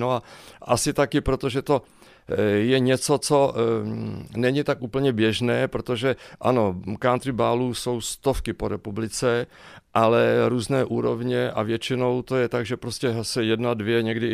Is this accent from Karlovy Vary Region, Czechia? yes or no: yes; Karlovy Vary, Karlovy Vary Region, Czechia; moved away as an adult; now in Brno, Czechia; sice už jsem 35 let, už Brňákem jsem, ale předtím 30 let jsem byl Karlovarák, protože jsem se narodil a žil jsem v Karlových Varech.